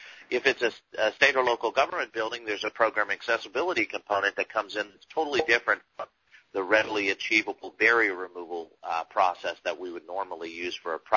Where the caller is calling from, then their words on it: Hawaii, United States; because I'm calling in from Hawaii today as well.